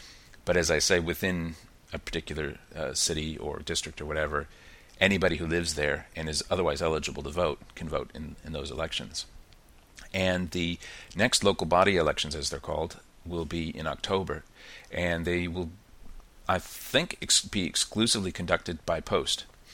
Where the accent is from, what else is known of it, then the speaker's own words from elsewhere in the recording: Birkenhead, Auckland, New Zealand; North Shore City called Birkenhead, and that's what they wanted to know. They didn't want to know that I was from North Shore City. They wanted to know that I was from Birkenhead.